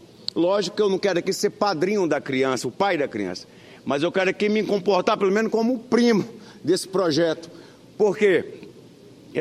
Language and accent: Portuguese; Cruzeiro do Sul, Acre, Brazil; Sai da minha terra natal, Cruzeiro do Sul, e vem até o Mato Grosso.